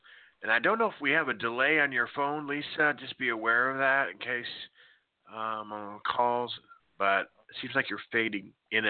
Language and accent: English; Oklahoma, United States; And he actually did a story about my hometown here in Oklahoma when we got hit by a tornado several years ago